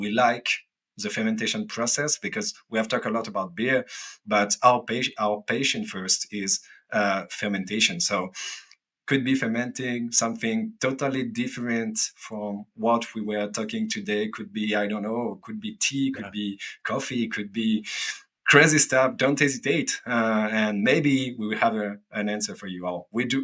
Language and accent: English; France; accent: French; English is a second language; speaking with my French accent about yeast, about beer, about wine cider.